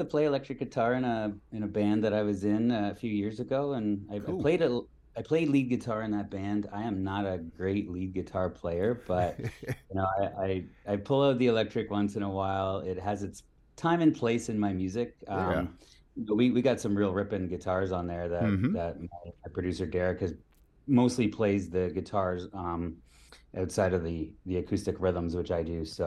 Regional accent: St. Thomas, Ontario, Canada; I'm from Toronto. I grew up in a small town called St. Thomas, Ontario. Bit of an industrial kind of, it's a railroad town, and then, you know, a lot of industry there, but not much for a young guy to do besides work in the factory.

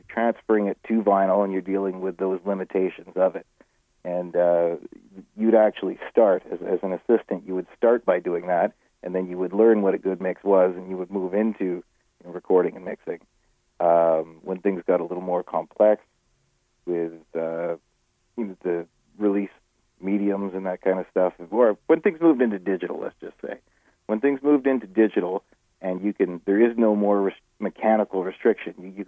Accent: Winnipeg, Manitoba, Canada; also born or lived in Vancouver, Canada; I grew up in Winnipeg. I played in bar bands around here, moved myself out to Vancouver, got into the studio scene out there

